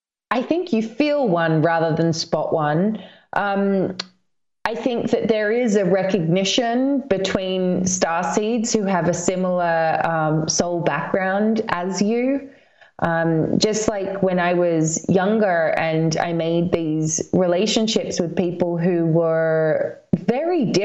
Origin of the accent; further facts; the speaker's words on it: Australia; accent: Australian; also born or lived in London; now in Glastonbury, United Kingdom; I grew up in Australia, moved over to London, now live in Glastonbury. Every year of my life has shaped who I am. So born in Australia, have an Australian accent, have been in England for about a third of my